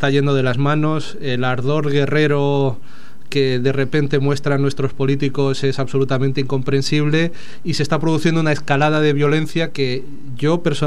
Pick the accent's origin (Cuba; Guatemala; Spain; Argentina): Spain; now in Germany; Sí, me fui a vivir a Alemania, donde he vivido la mitad de mi vida.